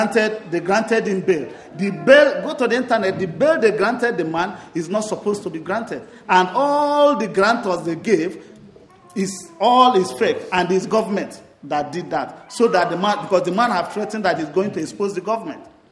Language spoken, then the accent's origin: English; Nigeria; I'm a Nigerian, and I'm a husband, and I have a wife.